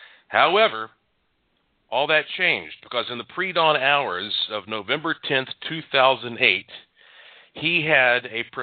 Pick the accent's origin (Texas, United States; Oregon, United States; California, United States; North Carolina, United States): North Carolina, United States; Asheville; And for those listening who may not realize, of course, I'm from Asheville, North Carolina. So, you know, when you're growing up in that type of a setting, often a rural setting, you hear a lot of interesting stories and legends and pioneer tales.